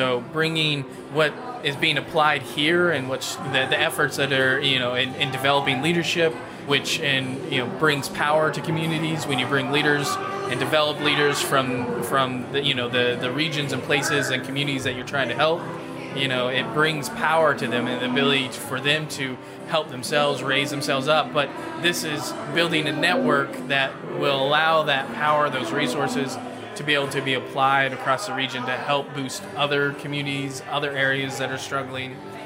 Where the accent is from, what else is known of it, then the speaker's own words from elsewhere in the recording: Utah, United States; now in Georgia, United States; I'm not originally from Georgia. You can probably tell from my diction that I'm a transplant.